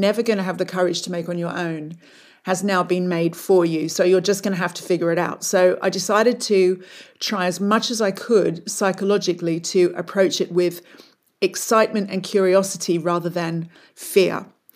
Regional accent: Australia; when I was younger and growing up in Australia

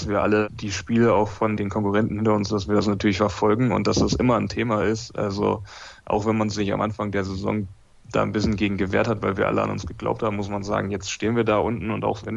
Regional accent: Soltau, Lower Saxony, Germany; Ich komme aus Soltau, aus Niedersachsen.

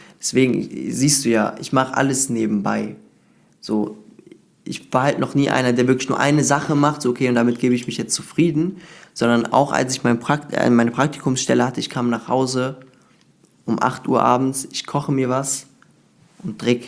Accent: Cologne, North Rhine-Westphalia, Germany; weil die Ausbildung ist ja in Düsseldorf, ich bin aus Köln.

